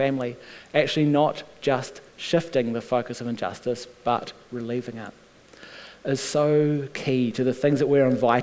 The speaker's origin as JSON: {"language": "English", "town": "Las Vegas", "region": "Nevada", "country": "United States", "said": "God is at work in Vegas, but it's still Vegas. And we are still from Vegas. And we have absorbed the culture."}